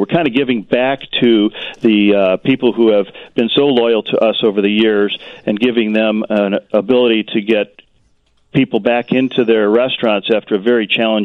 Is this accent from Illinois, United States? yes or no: yes; Chicago, Illinois, United States; Oh, boy, I went to a variety of them in the Chicagoland area since I grew up in Chicago.